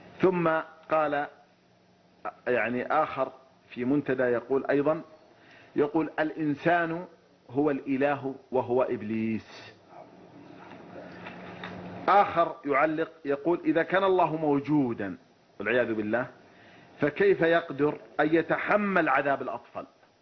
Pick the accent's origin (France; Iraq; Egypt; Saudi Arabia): Saudi Arabia; ما الذي أستفيده أنا كمواطن سعودي صحراوي